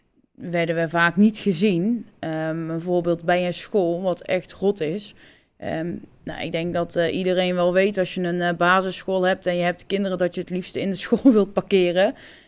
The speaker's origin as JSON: {"language": "Dutch", "town": "'s-Hertogenbosch", "region": "North Brabant", "country": "Netherlands", "said": "Maar ik ben geen Tilburger, hè?"}